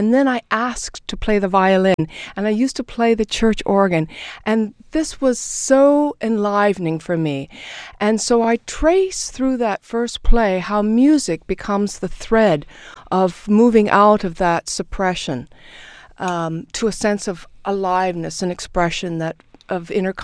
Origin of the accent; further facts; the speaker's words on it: Toronto, Ontario, Canada; Well, we grew up in Toronto, and at that time, it was considered a mission church